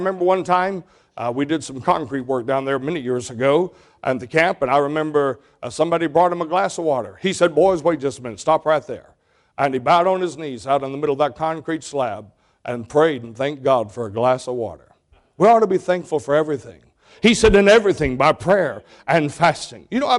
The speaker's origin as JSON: {"language": "English", "region": "the South", "country": "United States", "said": "I'm from the South. I'll preach at the drop of the hat and drop the hat to preach."}